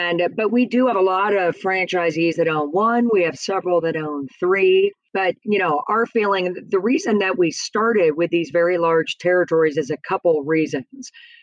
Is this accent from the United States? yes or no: yes; Virginia, United States; And then my home state where I grew up, Virginia, is wide open